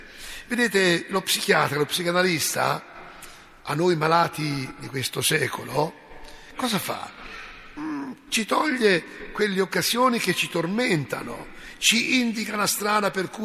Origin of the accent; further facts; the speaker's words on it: Umbria, Italy; sono italiano, sono umbro, sono italiano.